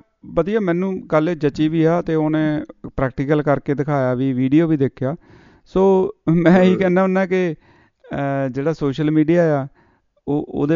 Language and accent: Punjabi; Punjab, India; now in Australia; ਤੇ ਈਵਨ ਕਿ ਹੱਥੀਂ ਵੀ ਸਾਡੇ ਪੰਜਾਬੀ ਇੱਥੇ ਵੱਢਦੇ ਰਹੇ ਨੇ, ਹੈ ਨਾ ਸਾਰਾ ਕੁਛ।